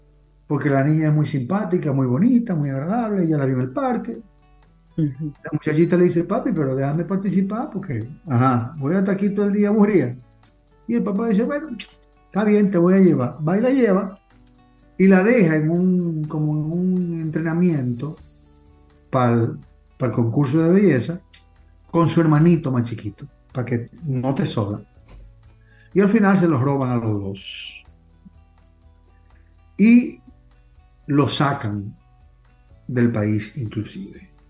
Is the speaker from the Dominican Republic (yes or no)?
yes; Dominican Republic; si lo decimos como dominicano.